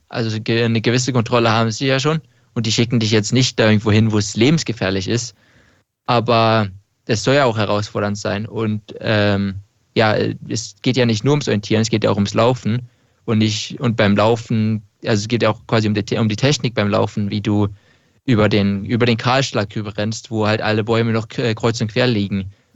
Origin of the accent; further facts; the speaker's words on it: Norway; German is a second language; Norwegen ist ein privilegiertes Land, wo ich herkomme, wo ich bin, ja, gut aufgewachsen bin.